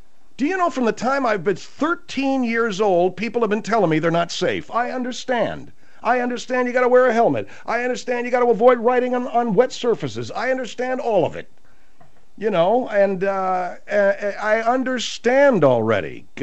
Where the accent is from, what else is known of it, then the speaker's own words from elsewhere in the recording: Arcadia, California, United States; And she asked me about it because I grew up in Arcadia, where that is.